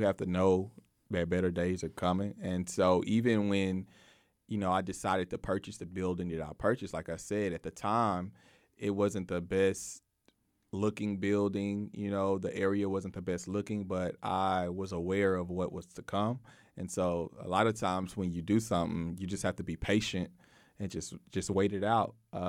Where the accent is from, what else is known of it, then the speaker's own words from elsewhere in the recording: Waco, Texas, United States; Well, actually, I grew up in North Waco. But to me, when you have family all over Waco, you feel like you know all parts of Waco. Waco is just one big city to me.